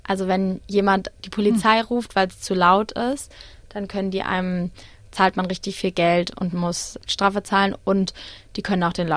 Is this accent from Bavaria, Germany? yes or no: no; Berlin, Germany; ich komme aus Berlin